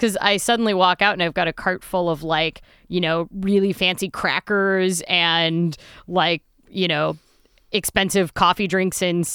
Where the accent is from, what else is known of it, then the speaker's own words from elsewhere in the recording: Midwest, United States; Well, and I, you know, I'm a Midwesterner.